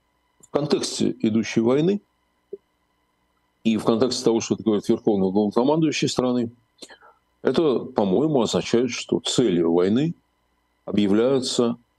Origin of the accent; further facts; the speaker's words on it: Moscow, Russia; я москвич